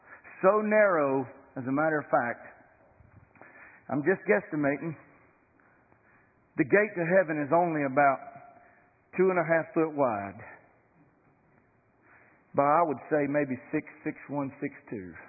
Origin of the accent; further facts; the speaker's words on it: Southeast, United States; when I leave the Southeast, when I go to Chicago, they're calling people out of the back of restaurants to hear me talk.